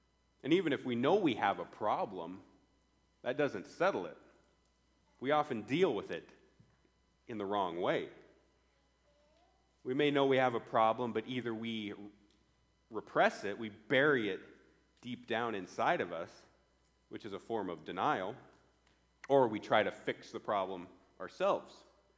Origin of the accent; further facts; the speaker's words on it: Malta, Montana, United States; But he was my pastor growing up in Malta. He was Michelle's pastor as well. We were in the same church growing up with Pastor Dan, leading the flock. He came to Malta when I was 4 years old